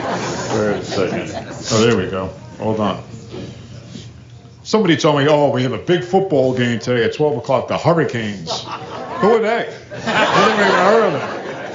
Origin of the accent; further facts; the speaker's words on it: New Jersey, United States; I come from Jersey. I'll give you a little visual. Me and Mary Beth, we live 60 miles south of New York City on the Jersey Shore. Beautiful area. Locals, Chamber of Commerce, like to call it the Irish Riviera.